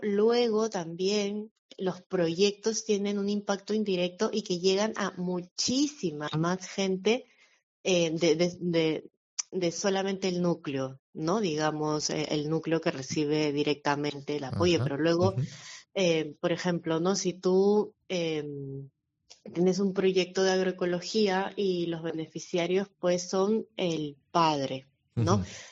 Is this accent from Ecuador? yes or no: no; Peru; now in Madrid, Spain; yo soy peruana, de nacionalidad peruana, pero ya vivo en Madrid hace unos 5 años.